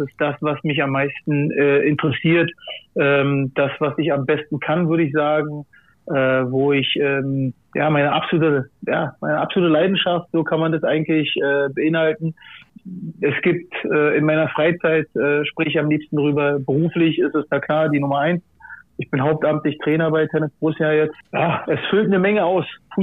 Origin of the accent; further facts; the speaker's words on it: Berlin, Germany; also born or lived in Gambia; Nein, ich bin in Gambia geboren, bin 1980 nach West-Berlin gekommen und habe da dann in Kreuzberg bin ich aufgewachsen.